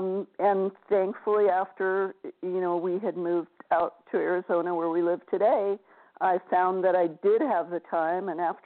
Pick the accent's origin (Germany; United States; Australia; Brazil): Brazil; I grew up in Brazil